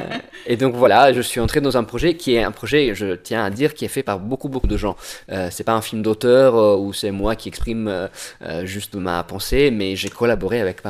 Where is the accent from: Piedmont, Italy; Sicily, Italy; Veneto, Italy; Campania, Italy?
Veneto, Italy; Venice; Moi, je suis de Venise